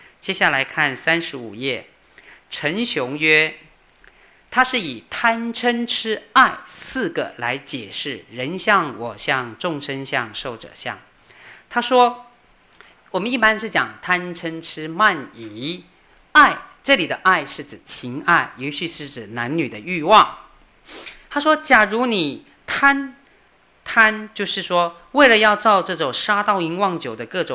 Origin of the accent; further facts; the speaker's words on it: China; 我们中国人常常不是说吗，这个传宗接代很重要